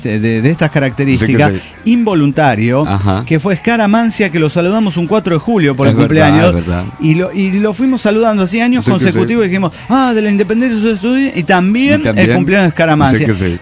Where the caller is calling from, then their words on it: San Luis, Argentina; de San Luis, Argentina.